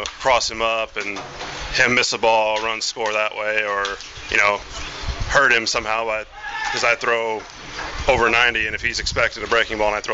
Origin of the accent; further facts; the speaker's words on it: Texas, United States; Where I grew up in Texas, this is about spring weather for us.